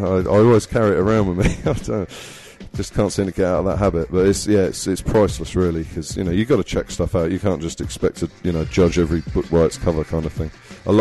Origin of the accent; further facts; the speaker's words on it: Southampton, South East England, United Kingdom; growing up in Southampton, you don't have too much options on buying great records.